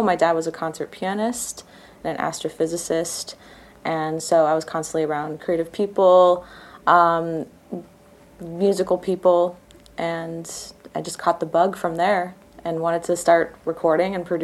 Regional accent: Hilo, Hawaii, United States; So I was born and raised on the Big Island of Hawaii in a little town called Hilo

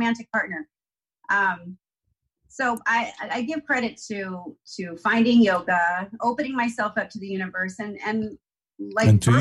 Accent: San Francisco, California, United States; now in Los Angeles, United States; because I'm originally from the Bay Area, originally San Francisco. And I was telling you yesterday that growing up, I felt like a minority.

